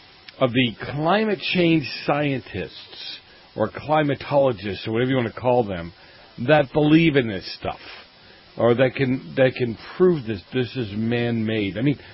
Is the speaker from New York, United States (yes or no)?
no; Boston, Massachusetts, United States; I grew up in Boston.